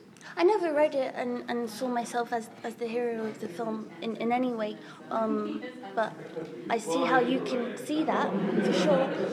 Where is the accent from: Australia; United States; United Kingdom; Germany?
United Kingdom; London; I'm from London, and that's what we would drink as teenagers